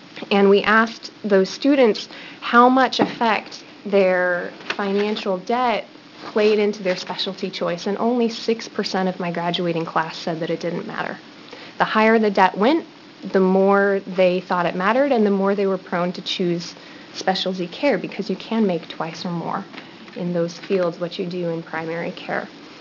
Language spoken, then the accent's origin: English; Canby, Oregon, United States; now in Milwaukie, United States; I grew up in Canby, went to U of O, went to OHSU, and now I'm in Milwaukee and planning to stay in Oregon for as long as I possibly can.